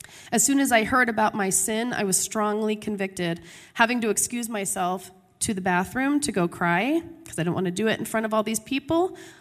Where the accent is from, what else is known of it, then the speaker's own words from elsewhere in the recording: Woodstock, New York, United States; born there; I was born in Woodstock, New York. Yes, that Woodstock. In the 70s, to a single unwed mother